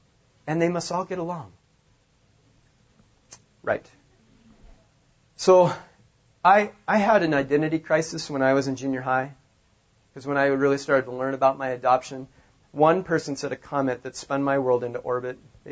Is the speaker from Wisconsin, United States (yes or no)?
no; Helena, Montana, United States; So I grew up in Helena, Montana. We moved there in 1969. I was 18 months old. I went to school there